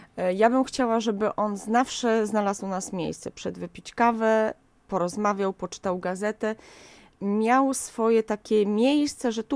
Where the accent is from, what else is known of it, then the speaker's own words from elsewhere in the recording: Karsznice, Łódź Voivodeship, Poland; Ja jestem rodowitą karszniczanką i chyba to jest też mój taki patriotyzm lokalny